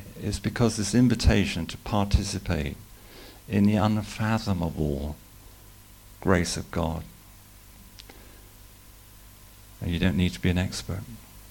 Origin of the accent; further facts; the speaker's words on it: London, United Kingdom; well, I come from London.